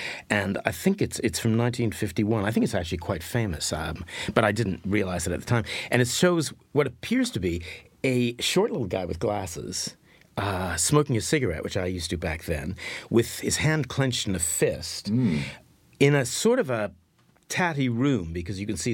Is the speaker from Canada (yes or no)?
yes; Winnipeg, Manitoba, Canada; now in London, United Kingdom; I was from Winnipeg. And I was living in London.